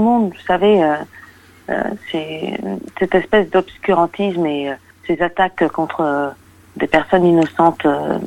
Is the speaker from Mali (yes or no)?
yes; Mali; je parle de ma culture, je parle de ce qui se passe chez moi au Mali